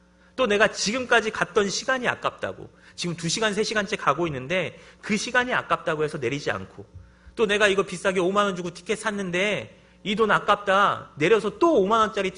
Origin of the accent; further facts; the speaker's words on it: Seoul, South Korea; 제 고향이 서울이라서 그런가 봐요.